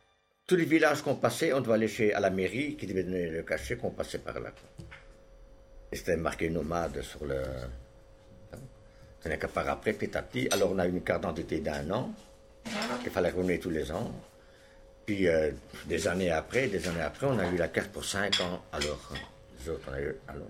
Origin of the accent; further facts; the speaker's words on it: Flanders, Belgium; born there; je suis en Belgique, je suis né en Belgique, je suis à Tongres, bon.